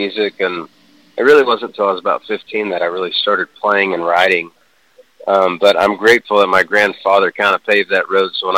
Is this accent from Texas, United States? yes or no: yes; Texas, United States; now in Nashville, United States; Yeah, I grew up in Texas. My grandfather had a band with his brothers